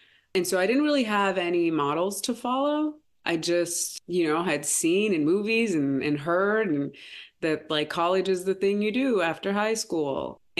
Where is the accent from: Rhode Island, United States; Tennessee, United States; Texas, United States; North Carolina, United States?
Rhode Island, United States; Pawtucket; born there; So I was born in Pawtucket, Rhode Island. Yes, people live in Rhode Island.